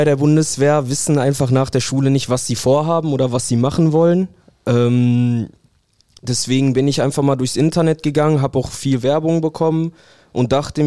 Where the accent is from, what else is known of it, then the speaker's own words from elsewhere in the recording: Bottrop, North Rhine-Westphalia, Germany; Also es ist ja immer noch meine Heimatstadt hier. Bin hier geboren, 20 Jahre lang aufgewachsen.